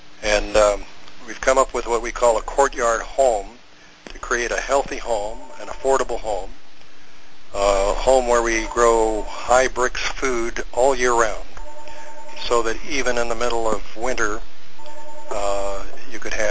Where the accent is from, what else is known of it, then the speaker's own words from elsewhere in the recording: India; born there; I was born in India 67 years ago.